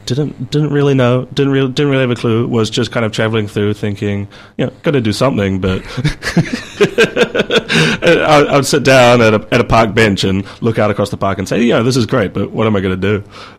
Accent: Christchurch, Canterbury, New Zealand; born there; also born or lived in Wagga Wagga, Australia; So I was born in Christchurch when my dad was doing his PhD. Quickly moved over to Wagga Wagga in Australia for the first 2 years of my life.

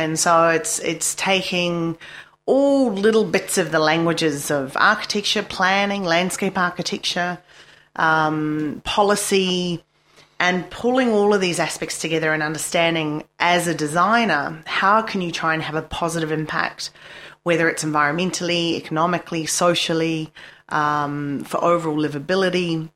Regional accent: Dunedin, Otago, New Zealand; also born or lived in Papua New Guinea; I was born in Papua New Guinea and lived there till I was seven, and then came to Dunedin. Both my parents are Kiwis.

